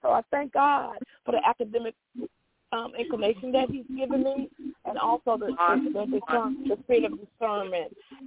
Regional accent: Illinois, United States; I grew up in Illinois. I was educated.

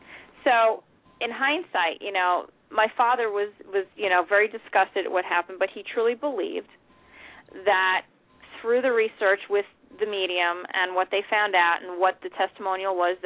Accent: New York, United States; all those memories kept flooding back in as a New Yorker, a native New Yorker.

